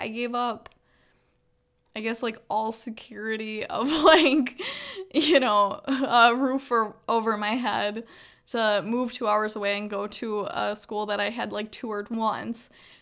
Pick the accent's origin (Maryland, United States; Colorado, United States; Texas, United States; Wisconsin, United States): Wisconsin, United States; Green Bay; I kind of wanted to just not necessarily get out of my hometown, because I don't have a problem with Green Bay and I'm in Green Bay currently